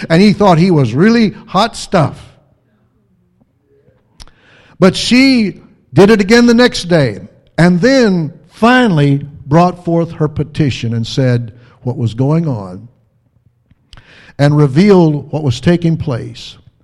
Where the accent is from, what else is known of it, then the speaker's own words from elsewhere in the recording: Illinois, United States; accent: Midwestern Southern fusion; I'm originally from Illinois. My family's from the South, and so I've got a Midwestern Southern fusion here going on.